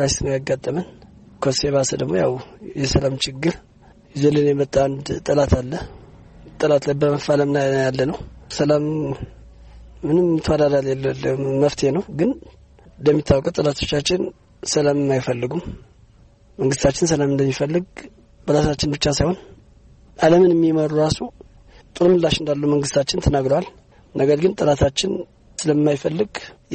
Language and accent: Amharic; Mekelle, Tigray, Ethiopia; መቀሌ ያው እኔ ትውልድ ያደኩት እዚህ መቀሌ ውስጥ ነው።